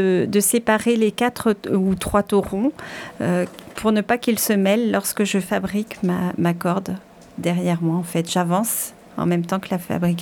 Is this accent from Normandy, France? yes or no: no; Pays de la Loire, France; Oui, je viens de Vendée.